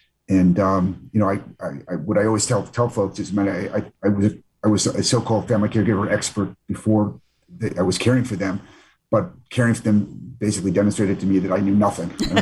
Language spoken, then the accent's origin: English; Queens, New York, United States; So I grew up in Queens, New York.